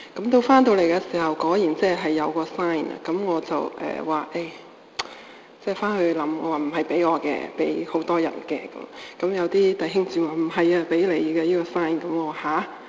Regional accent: China; 知道我係中國人。

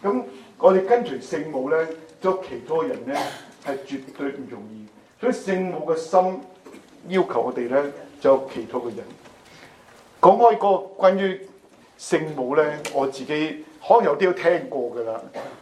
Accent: China; 我哋中國人都係好少神父啊嘛

